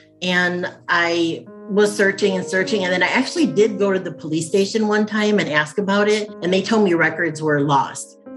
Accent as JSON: {"language": "English", "town": "Chicago", "region": "Illinois", "country": "United States", "tie": "born or raised there", "moved": "as an adult", "lives_now": "California, United States", "said": "I was born and raised in Chicago, and I didn't move to California until the late 90s."}